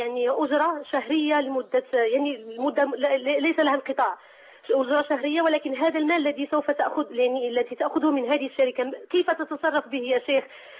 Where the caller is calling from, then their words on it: Morocco; من المغرب، الله يجزيك خير عنا بهذا البرنامج